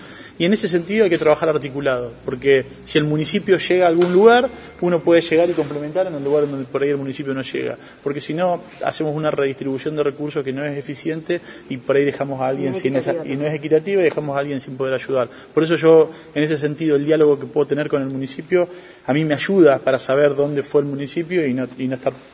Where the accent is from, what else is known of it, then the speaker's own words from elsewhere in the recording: Argentina; un día que tiene mucha significancia para nosotros como argentinos